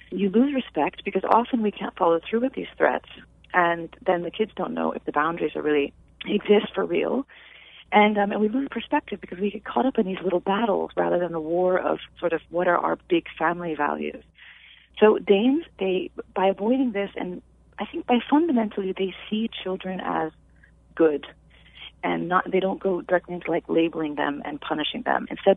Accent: United States; Yes, I was raised, born and raised, yes.

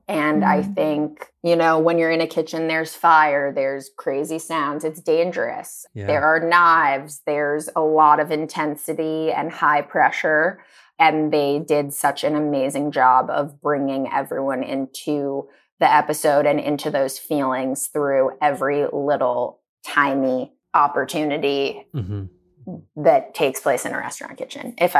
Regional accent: Chicago, Illinois, United States; I'm born and raised in Chicago. So it was just like a double whammy of like all these Chicago references, seeing it being filmed in my hometown

